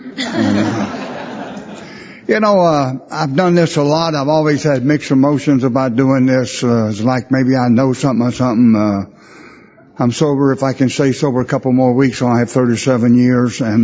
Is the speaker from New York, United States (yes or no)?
no; North Carolina, United States; And I was raised in North Carolina. I was raised way out. We didn't even have electric lights when I was a kid.